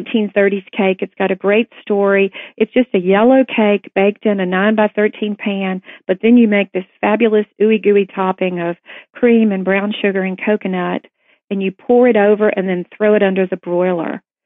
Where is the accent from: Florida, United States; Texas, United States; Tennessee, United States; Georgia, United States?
Tennessee, United States; I was not raised on it growing up in Tennessee